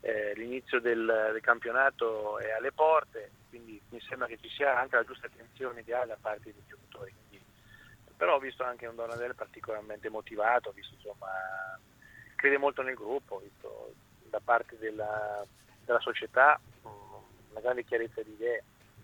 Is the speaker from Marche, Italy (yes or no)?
yes; Ancona, Marche, Italy; Da anconetano a tifoso anconetano